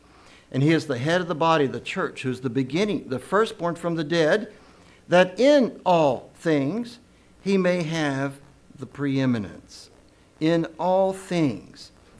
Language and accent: English; Louisville, Kentucky, United States; I was born in Louisville and grew up here for the first 20 years of my life.